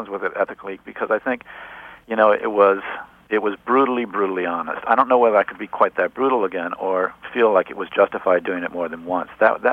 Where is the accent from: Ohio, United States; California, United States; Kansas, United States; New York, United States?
Ohio, United States; Cleveland; Cleveland, Ohio. It wasn't like I was living out in the middle of in a holy roller territory.